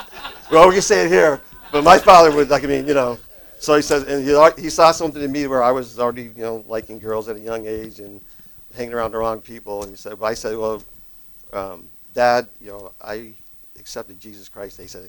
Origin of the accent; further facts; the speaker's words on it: Enfield, Connecticut, United States; And I was raised in Enfield, Connecticut, with different kinds of people. It was kind of a multicultural kind of thing.